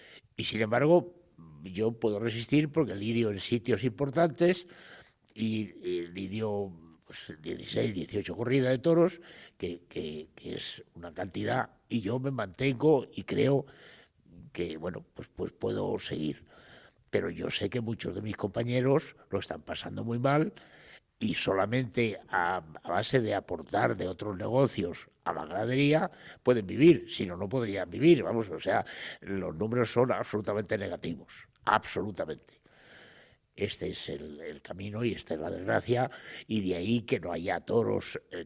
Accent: Guadalix de la Sierra, Community of Madrid, Spain; todos mis abuelos, toda mi familia ha nacido en Guadalix y yo también he nacido en Guadalix, yo soy oriundo de Guadalix de la Sierra.

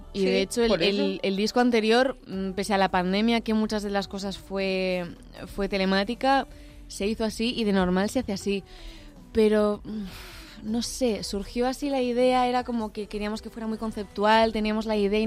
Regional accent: Aragon, Spain; Yo soy aragonesa y una tradición muy bonita que existe en Zaragoza es en el Día del Pilar

